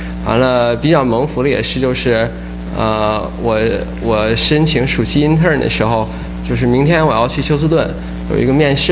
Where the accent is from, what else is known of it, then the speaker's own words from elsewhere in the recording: China; born there; 我是出生在大陆的90后吧